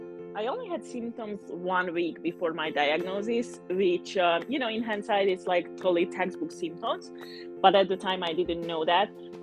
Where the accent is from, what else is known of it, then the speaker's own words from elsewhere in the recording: Hungary; English is a second language; moved away as an adult; now in United States; Yeah, so I'm in Colorado, USA, but I'm from Hungary and I just moved to the US not even 3 years ago.